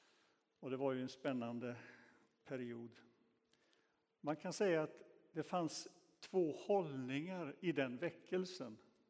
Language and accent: Swedish; Donsö, Västra Götaland County, Sweden; Jag minns på Donsö där jag växte upp.